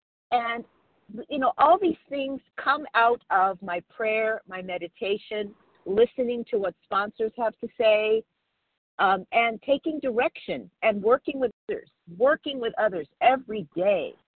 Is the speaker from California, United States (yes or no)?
yes; Palmdale, California, United States; I am from Palmdale, California